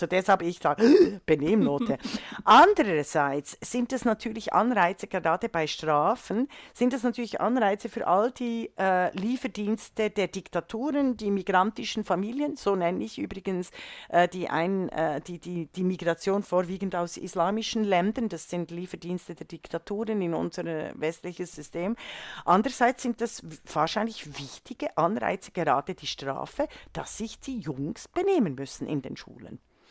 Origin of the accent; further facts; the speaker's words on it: Switzerland; Es ist das Cotti. Ja, es ich als Schweizerin sage das Cotti.